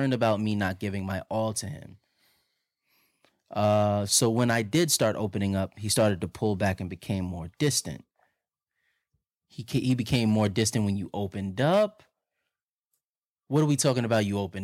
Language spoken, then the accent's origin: English; Los Angeles, California, United States; I'm born and raised in Los Angeles. More specifically, I'm a Valley girl.